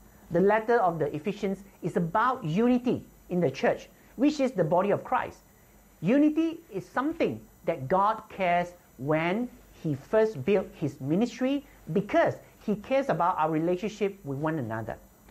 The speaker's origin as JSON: {"language": "English", "region": "Kuala Lumpur", "country": "Malaysia", "said": "And I'm from Kuala Lumpur, Malaysia."}